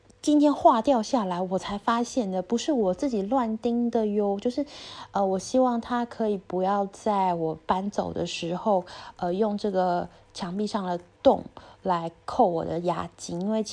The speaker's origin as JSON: {"language": "Chinese", "country": "Taiwan", "moved": "as an adult", "lives_now": "Europe", "said": "我是台湾人，所以我们一直以来都是用很简单的语言在请管理人来传话"}